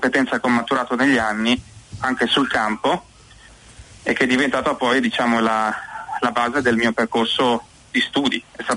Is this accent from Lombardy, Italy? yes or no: no; Trentino-Alto Adige, Italy; Io ho vissuto praticamente da immigrato in Alto Adige, perché vengo dalla provincia di Bolzano, dove gli italiani sono una piccola minoranza.